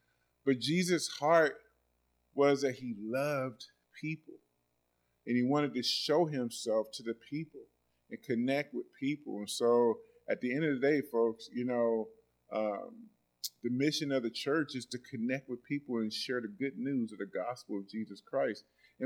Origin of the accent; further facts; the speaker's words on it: Oakland, California, United States; I grew up in Oakland, and Berkeley was part of my stomping grounds.